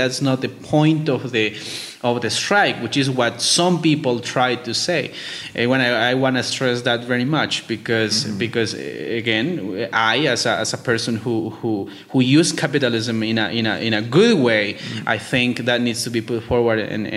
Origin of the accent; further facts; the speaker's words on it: Cauca, Colombia; We are primarily from Cauca, from the east of Cauca, but we are in the valley of Cauca.